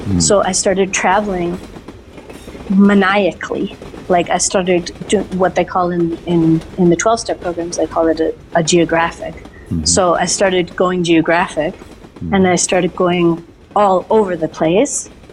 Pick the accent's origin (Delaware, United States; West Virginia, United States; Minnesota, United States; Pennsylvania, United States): Minnesota, United States; Minneapolis; And I grew up in the Twin Cities. I grew up in Minneapolis. And I went to university in Dallas, Texas.